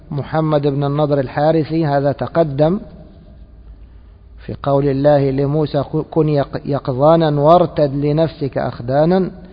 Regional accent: Egypt; هذا معروف عندنا في مصر، يقولون هذا فلان عرة.

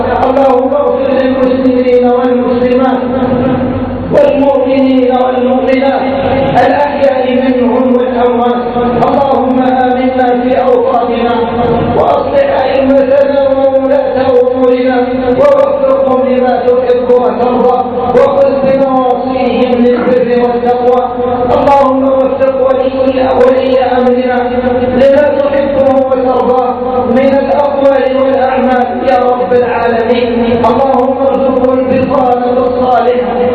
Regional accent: Egypt; اللهم احفظ هذه البلاد، بلادنا مصر وسائر بلاد المسلمين

